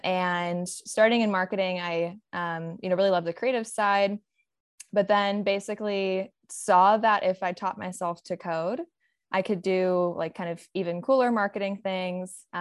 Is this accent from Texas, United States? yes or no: yes; Austin, Texas, United States; I was born and raised in Austin, Texas